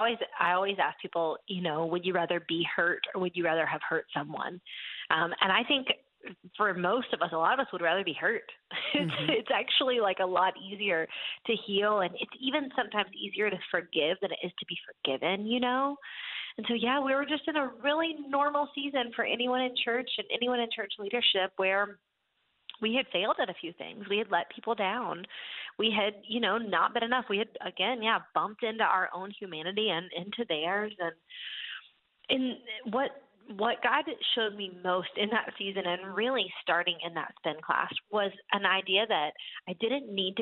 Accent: East Coast, United States; I was in LA, I'm from the East Coast, I had to go to the West Coast

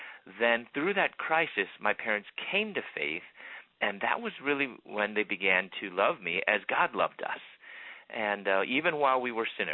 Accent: Chicago, Illinois, United States; I'm from Chicago. Then I moved to Louisville, Kentucky, where I was pursuing my doctorate in dentistry.

